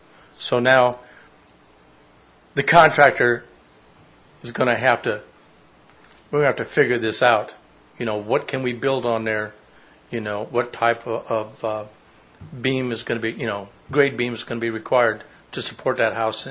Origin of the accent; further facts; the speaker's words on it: Houseville, Missouri, United States; I'm from Houseville, Missouri.